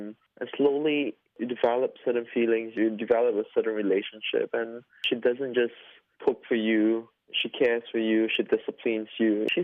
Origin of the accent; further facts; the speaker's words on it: Singapore; my observation of family, my observation of childhood, my observation of growing up in Singapore in the 90s.